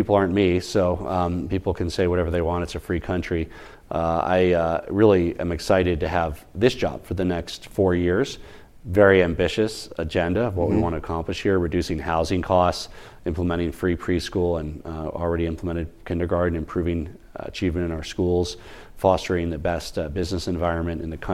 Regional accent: United States; But as an American, I'd like to see a healthier body politic

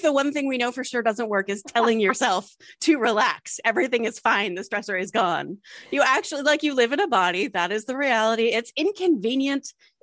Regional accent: Delaware, United States; we were born and raised in Delaware. I went to the University of Delaware and I would cycle across state lines into the hills of Pennsylvania.

